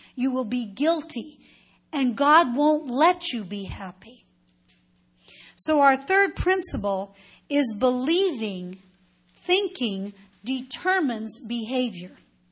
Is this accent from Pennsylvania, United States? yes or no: no; Colorado, United States; moved away as an adult; now in California, United States; I was born and raised in Colorado. I lived there my whole life until I went away to college.